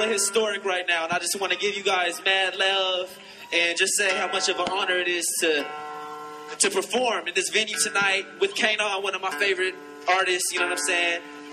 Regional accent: Seattle, Washington, United States; Growing up in Seattle at the time I did, I come from all these different worlds that shouldn't get along.

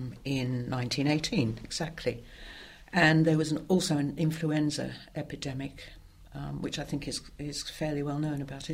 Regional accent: Australia; also born or lived in England; I was brought up in Australia for the most part. So, and then we moved between Australia and England.

